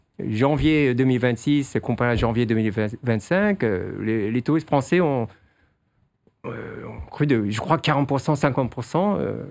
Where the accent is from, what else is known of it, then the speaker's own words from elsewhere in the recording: France; J'ai grandi donc en France avec Tintin et Astérix Obélix